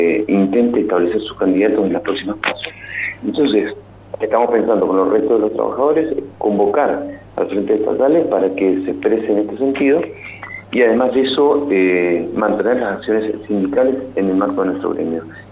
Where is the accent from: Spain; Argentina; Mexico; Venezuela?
Argentina; Mendoza; nosotros mismos somos mendocinos